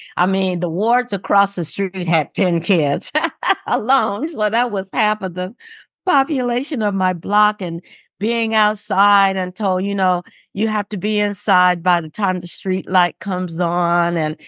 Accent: Gary, Indiana, United States; I grew up in Gary, Indiana, and I just had a fabulous childhood there.

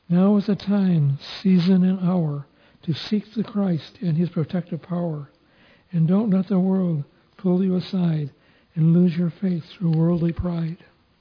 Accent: Oxford, Michigan, United States; also born or lived in Davidson, Michigan; My dad had built a new house for my mother in Metamora, Michigan, I was born in Davidson, Michigan, but I was raised in Oxford, Michigan. That's where I grew up.

